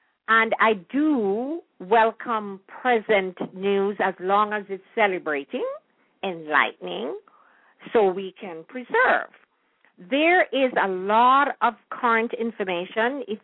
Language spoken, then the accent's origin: English; Jamaica; a lot of things that we even enjoyed in our time growing up in Jamaica, we really never know the depth